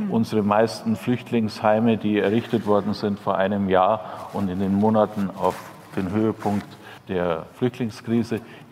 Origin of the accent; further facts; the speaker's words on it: East Germany, Germany; jetzt spreche ich sozusagen als Ossi, ne?